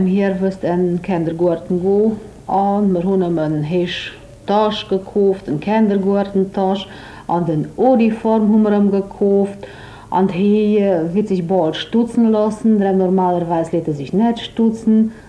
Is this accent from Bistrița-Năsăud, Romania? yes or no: yes; Bistrița, Bistrița-Năsăud, Romania; ich lebe jetzt in Krun, aber ich bin in Senkirchen geboren und habe 7 Jahre gelebt. Und dann sind wir in der Stadt gekommen und sind damals in Bistritz gelebt. Vor 3 Jahren sind wir nach Krun gezogen